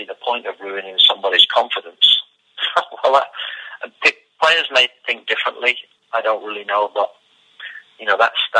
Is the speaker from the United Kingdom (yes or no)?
yes; Blackpool, North West England, United Kingdom; I came from Blackpool, remember?